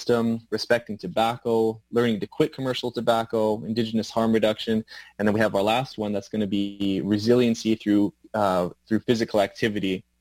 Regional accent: Victoria, British Columbia, Canada; I'm a person that didn't grow up in my home nation. I grew up in Victoria here.

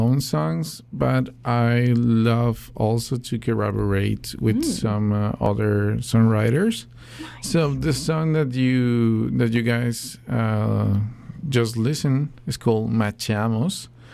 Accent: Ecuador; now in Vancouver, Canada; I'm from Ecuador, from South America. I just moved to Vancouver, Canada, British Columbia, or beautiful British Columbia, like 2 years ago.

